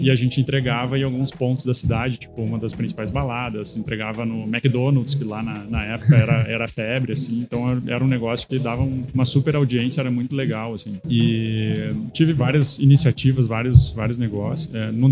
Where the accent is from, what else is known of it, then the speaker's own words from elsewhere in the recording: Santa Maria, Rio Grande do Sul, Brazil; Então, eu sou de Santa Maria, a gente tem um grupo de empresas lá na cidade, na região.